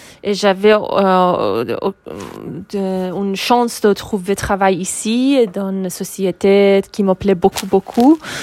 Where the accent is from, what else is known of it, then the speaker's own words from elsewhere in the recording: Tehran, Tehran Province, Iran; je suis iranienne. Je suis née à Téhéran